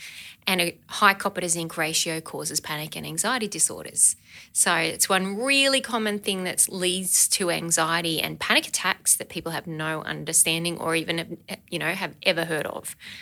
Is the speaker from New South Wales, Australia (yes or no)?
yes; Sydney, New South Wales, Australia; now in Queensland, Australia; I must say I was so happy to move to Queensland after growing up in Sydney